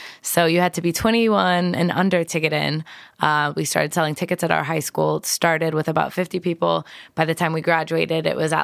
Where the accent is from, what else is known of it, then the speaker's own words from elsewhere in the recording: Tampa, Florida, United States; born and raised in Tampa, Florida, I was always kind of, you know, the hustler.